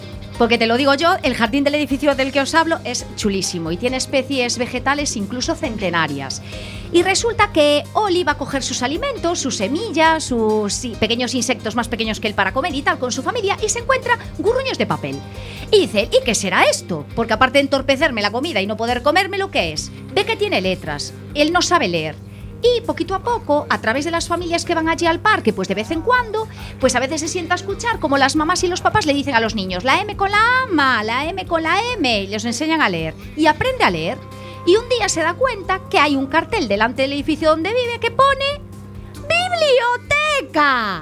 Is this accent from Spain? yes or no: yes; Betanzos, Galicia, Spain; Pero como betanceira, todos los betanceiros y betanceiras que me escuchan saben de lo que estoy hablando